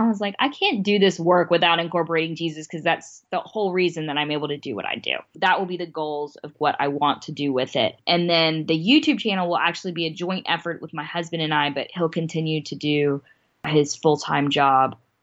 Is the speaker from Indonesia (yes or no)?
no; India; I'm Indian.